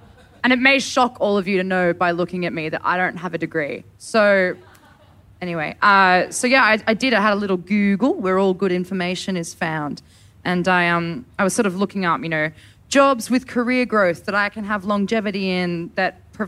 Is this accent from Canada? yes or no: no; New South Wales, Australia; Yeah, I'm from the Premier State, but it really should say the shit Premier State.